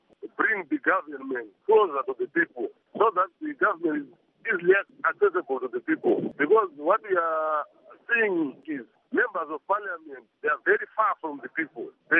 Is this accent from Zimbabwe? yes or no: yes; Dzivarasekwa, Harare, Zimbabwe; I was born and bred in Tsibarasekwa.